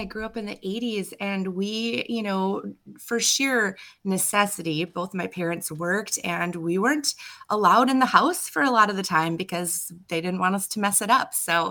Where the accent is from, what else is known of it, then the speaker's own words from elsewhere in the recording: Peshtigo, Wisconsin, United States; when a hailstorm hit my hometown, or just outside my hometown here in Peshtigo, I actually started at my own roof repair company